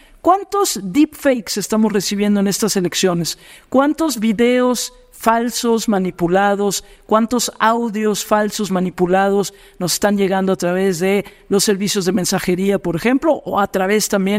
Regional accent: Mexico; El presidente de la República, aquí en mi país, en México

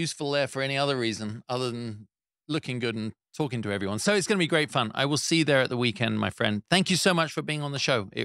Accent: United Kingdom; because I'm British

